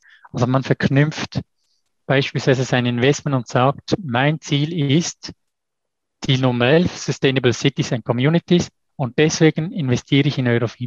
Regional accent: Switzerland; als Schweizer oder als Schweizer Unternehmen, wir sind in den Kinderschuhen

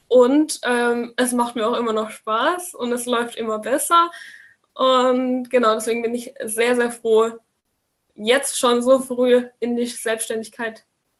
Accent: Bavaria, Germany; bin 19 Jahre jung, komme aus der Nähe von Würzburg

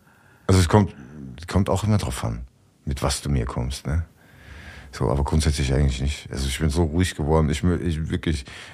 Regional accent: Austria; Ja, aus Österreich, Mann.

